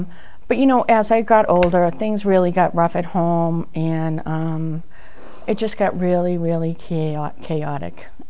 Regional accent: Boston, Massachusetts, United States; I am from Boston, if you can't tell by now.

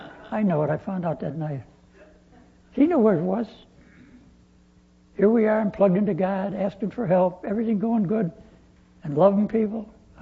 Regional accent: Chicago, Illinois, United States; moved away; So I'm from Chicago and I've been learning from Southerners ever since I came down here.

